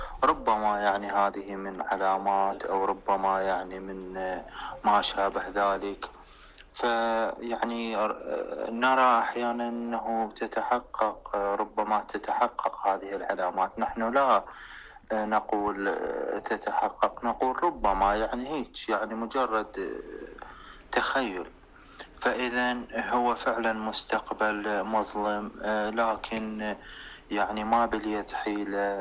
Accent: Iraq; في بلدي العراق

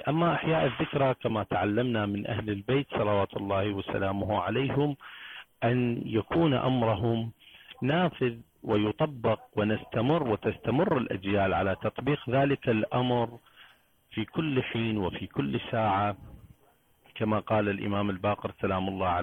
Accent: Iraq; من العراق

